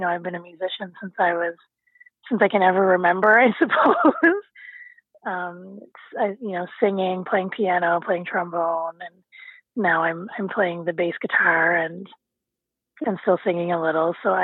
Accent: Dartmouth, Nova Scotia, Canada; I grew up in Nova Scotia. I grew up between the communities of East Preston, Upper Hammonds Plains, and Coal Harbour, all in and around Dartmouth, Halifax area. I miss those communities for sure. I miss being immersed in those communities.

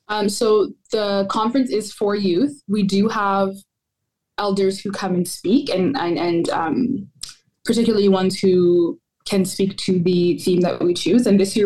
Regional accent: Edmonton, Alberta, Canada; also born or lived in Khartoum, Sudan; I am from Edmonton, Alberta, as he said. I was born in Sudan, in Khartoum, and then moved here about 20 years ago, so Edmonton's now home.

